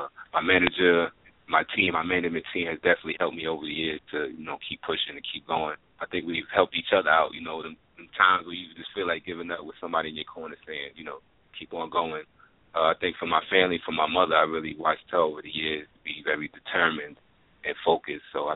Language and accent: English; New York City, New York, United States; That song, I think, definitely takes my journey from growing up in Brooklyn, New York, Coney Island, and takes me all the way to traveling the country on tours